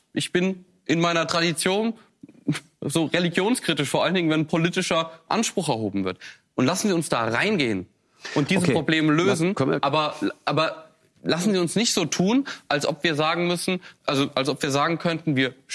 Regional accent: Offenbach, Hesse, Germany; Ich komme aus Offenbach. Ist eine alte Arbeiterstadt, ist die Stadt mit dem höchsten Migrationsanteil.

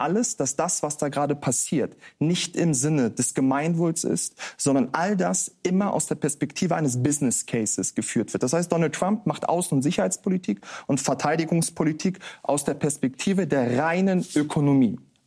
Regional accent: Hanover, Lower Saxony, Germany; Ich komme aus Hannover

